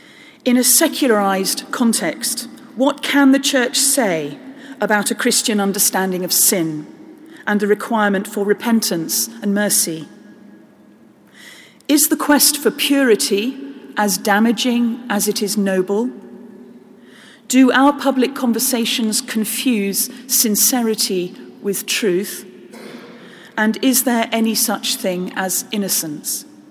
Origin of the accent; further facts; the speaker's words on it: London, United Kingdom; as a parish priest, as a Londoner